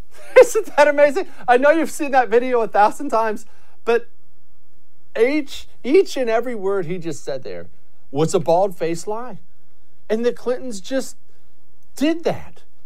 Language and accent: English; Montana, United States; He was governor of Arkansas, and I was growing up in Montana at the time.